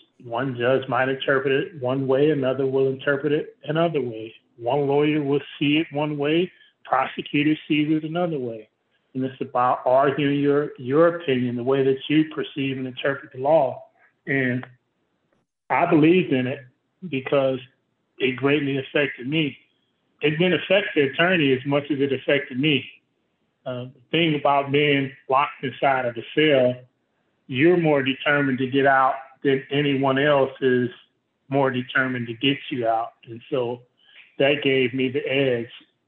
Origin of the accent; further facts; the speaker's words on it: Compton, California, United States; growing up in Compton, I didn't see much. The greatest I saw was drug dealing. That was the best version of a person that I saw growing up in South LA.